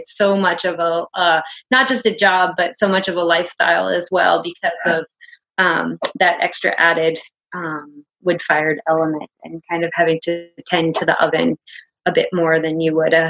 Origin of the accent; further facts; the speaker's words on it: Johnson, Vermont, United States; also born or lived in Seattle; For me, it is. I grew up here not in Elmore, but two towns away in Johnson. And my family still lives there and grew up here.